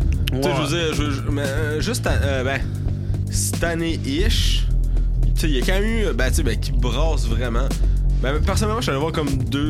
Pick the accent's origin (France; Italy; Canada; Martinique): Canada; Quebec; accent: Lac-Saint-Jean; C'est mon accent du lac.